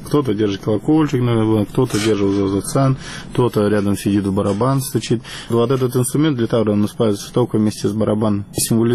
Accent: Saint Petersburg, Russia; мы из Петербурга приехали. Потому что у нас там солнца нет, особенно сейчас.

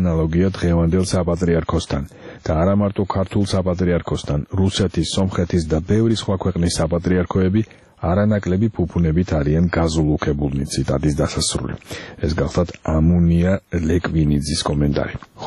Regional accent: Batumi, Adjara, Georgia; მე რახან ბათუმელი ვარ და მენატრება ჩემი ქალაქი

